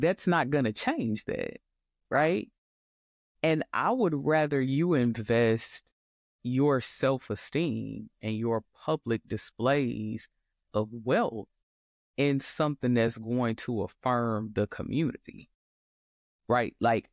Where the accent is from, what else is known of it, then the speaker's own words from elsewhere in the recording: Detroit, Michigan, United States; one of the biggest blessings of me growing up in Detroit around pretty much nothing but Black folks was that I never felt like I had to compete with Blackness as the centerpiece of the fight.